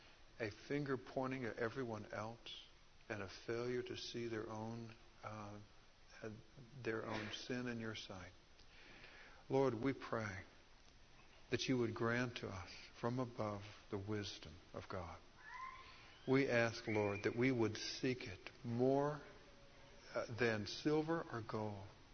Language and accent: English; Texas, United States; Maybe it's because I was raised in Texas and we didn't see it very much.